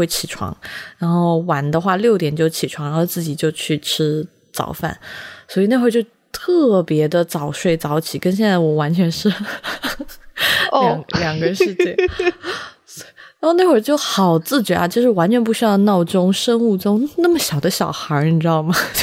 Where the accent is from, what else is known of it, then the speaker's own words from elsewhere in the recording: Sichuan, China; now in Beijing, China; 因为我自己在四川长大